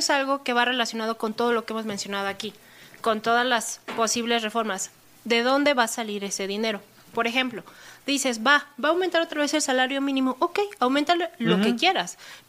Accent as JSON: {"language": "Spanish", "town": "Iztapalapa", "region": "Mexico City", "country": "Mexico", "said": "Yo también salí de Iztapalapa, pero ahí me quedé."}